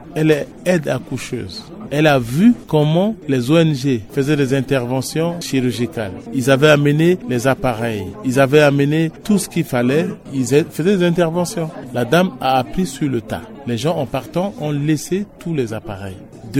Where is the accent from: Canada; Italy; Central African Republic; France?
Central African Republic; Je viens de la Vakaga, à Ouada.